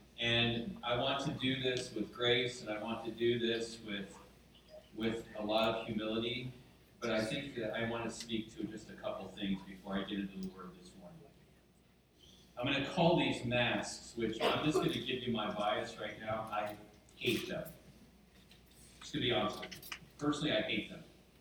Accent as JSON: {"language": "English", "country": "United States", "said": "And as an American, as a patriot, that troubles me."}